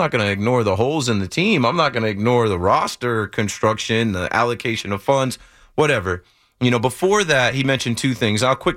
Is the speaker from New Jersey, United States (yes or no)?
yes; New Jersey, United States; I am from the Jersey Shore area, born and raised, influenced by a ton of things from that area, and I represent people from that area very proudly. I'm not from New York. I don't pretend to be from New York.